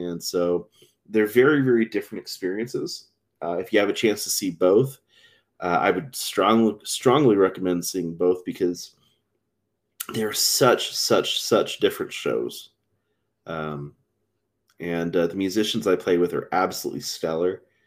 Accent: Texas, United States; I grew up in Texas, and I've never really had a chance to perform with my band there.

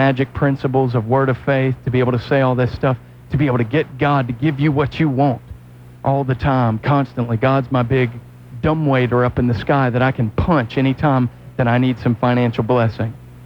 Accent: Southern United States, United States; I heard about Jesus, and I grew up in the Bible Belt, and I put up with all the stand-up, sit-down, and hymn singing

